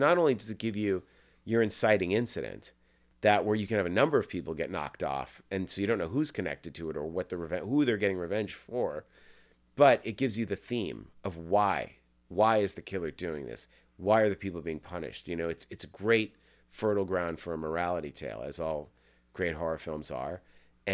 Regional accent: Massachusetts, United States; when Jeff Rendell, my co-writer, and I were 12, growing up in Massachusetts, watching all of the slasher films, waiting for them to make a Thanksgiving movie.

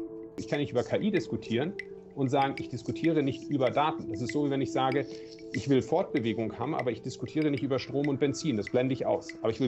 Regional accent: Southern Germany, Germany; Ich bin ja im Süden groß geworden, in der Nähe von den Bergen.

